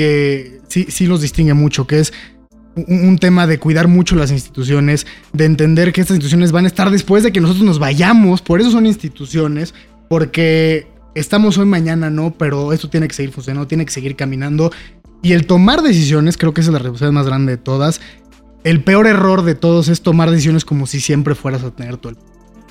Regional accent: State of Mexico, Mexico; Todos somos mexiquenses, todos vivimos aquí.

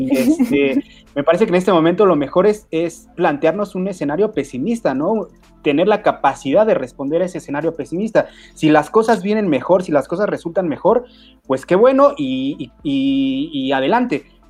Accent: Mexico; dentro de 15 años, como mexicanos, nos vamos a dar cuenta del gran error

